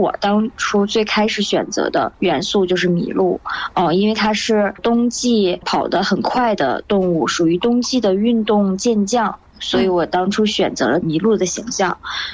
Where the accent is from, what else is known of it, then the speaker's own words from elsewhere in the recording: Jiayin, Heilongjiang, China; 我的家乡在黑龙江省伊春市嘉荫县，是一个边境县城。